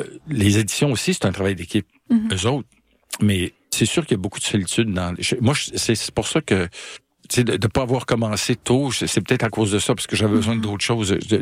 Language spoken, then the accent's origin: French; Quebec, Canada; Moi, je viens de l'Outaouais.